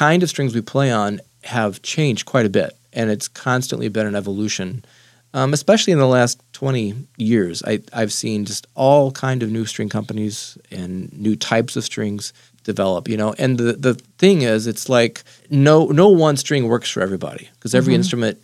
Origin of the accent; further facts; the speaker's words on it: San Angelo, Texas, United States; And my town, where I grew up in San Angelo, didn't have Southwest, but we drove to Midland, Odessa, which was like 110 miles away.